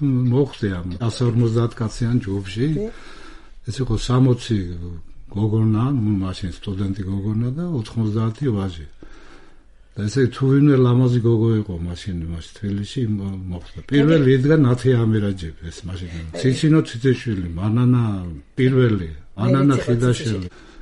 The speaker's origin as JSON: {"language": "Georgian", "region": "Racha-Lechkhumi and Kvemo Svaneti", "country": "Georgia", "said": "რაჭველი ვარ"}